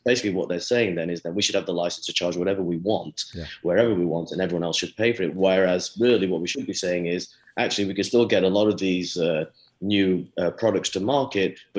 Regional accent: United Kingdom; now in United States; I'm from the United Kingdom, we have a national health service. I'm not saying it's perfect, but I've lived in the United States for a good 15 years now

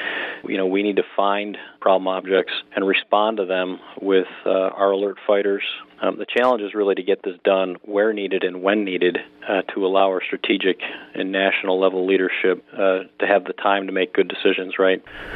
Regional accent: Hamburg, New York, United States; Well, I grew up in Hamburg and went through the elementary school, then Pleasant Avenue, and then Hamburg Junior and Hamburger Senior High.

